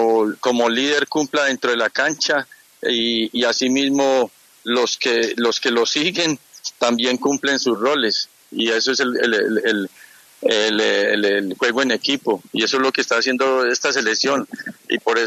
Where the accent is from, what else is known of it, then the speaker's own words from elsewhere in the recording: Colombia; esa satisfacción tan inmensa como colombiano y después como hombre del fútbol